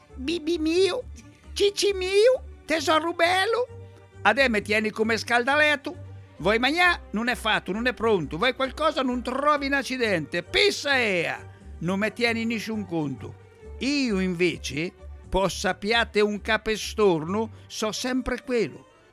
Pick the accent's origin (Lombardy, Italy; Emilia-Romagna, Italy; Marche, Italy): Marche, Italy; Ancona; ho trascorso l'infanzia in Ancona